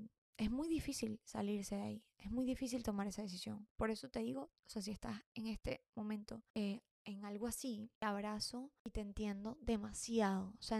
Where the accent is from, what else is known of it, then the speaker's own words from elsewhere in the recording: Venezuela; moved away; yo me fui de Venezuela, o sea, yo me fui en el 2018